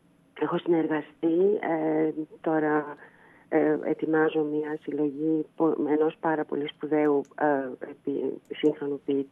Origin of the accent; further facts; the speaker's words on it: Egypt; διότι εγώ μεγάλωσα στην Αίγυπτο